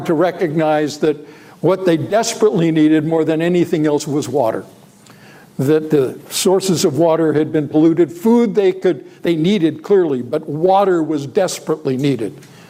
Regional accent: Pacific Northwest, United States; Now, it may have been because I was brought up in the Pacific rainforest up in the Pacific Northwest

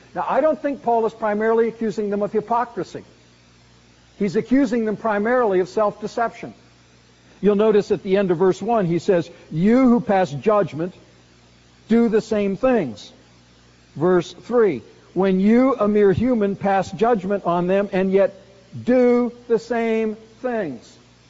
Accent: United States; because I'm an American and in some sense I am a Christian

